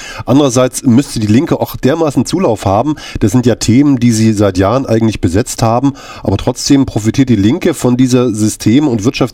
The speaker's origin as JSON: {"language": "German", "region": "East Germany", "country": "Germany", "said": "Wenn wir als Ostdeutsche oder als ehemalige DDR-Bürger hören, demokratischer Sozialismus."}